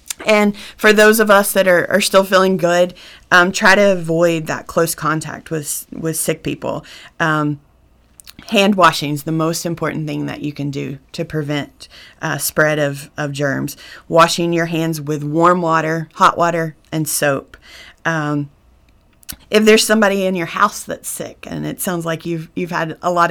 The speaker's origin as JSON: {"language": "English", "region": "North Carolina", "country": "United States", "tie": "born or raised there", "said": "I'm from the mountains of North Carolina. I grew up in Jackson County"}